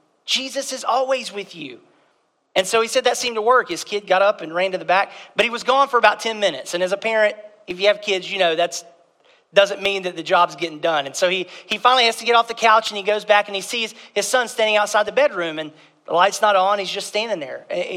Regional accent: Georgia, United States; I grew up in Southeast Georgia

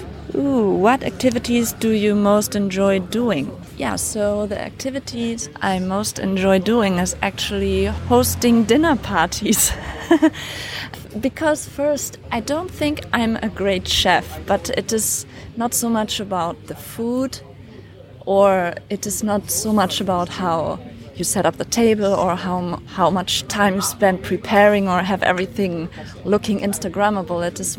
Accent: Germany; now in Chiang Mai, Thailand; I'm from Germany. I'm in Chiang Mai right now because I love Thailand and Thai food and the tropical weather.

